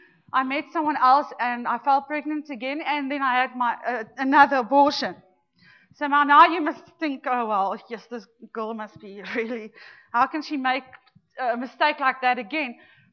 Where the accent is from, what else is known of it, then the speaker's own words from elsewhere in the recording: Pretoria, Gauteng, South Africa; born there; I was born in Pretoria. I'm the middle child of three daughters, and I've got a younger brother.